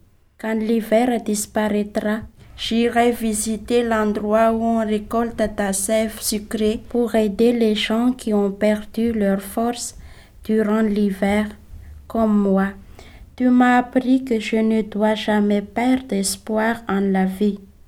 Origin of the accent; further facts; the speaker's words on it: Madagascar; now in Canada; je viens de Madagascar. Je suis venue ici au Canada le mois d'octobre.